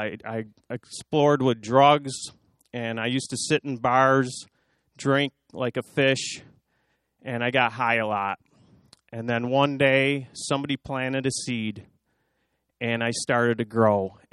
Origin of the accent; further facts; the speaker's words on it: Le Roy, New York, United States; I was raised in Leroy, New York. And I've only been a Christian for 5 years.